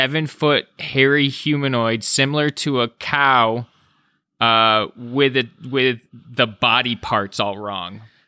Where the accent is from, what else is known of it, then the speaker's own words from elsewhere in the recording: San Diego, California, United States; back to my hometown of San Diego.